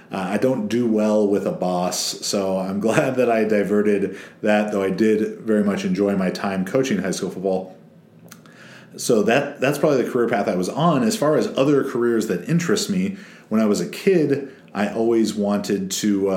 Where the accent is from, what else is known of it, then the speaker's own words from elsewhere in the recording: Irvine, California, United States; while going to Mariners Christian School here in Orange County, California, growing up in Irvine